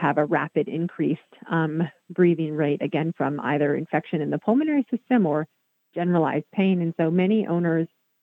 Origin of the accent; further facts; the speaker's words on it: Northeast, United States; now in Florida, United States; And I'm from the Northeast and the Northwest originally.